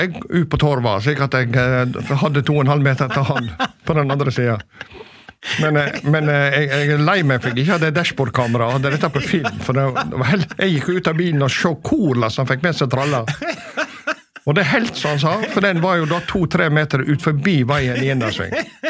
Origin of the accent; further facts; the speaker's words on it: Høyanger, Vestland, Norway; Jag är uppvuxen i Høyanger kommun.